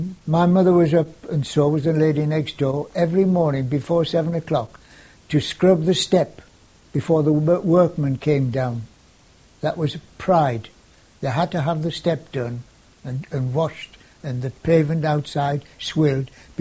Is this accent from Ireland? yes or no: no; North East England, United Kingdom; born there; I was born in Farringdon Row. Now, the Row may sound rather posh, but in actual fact, just across the road was a wall behind which was the railway, the wagonway bringing the coal from the coal mines, taking them down to the shipyards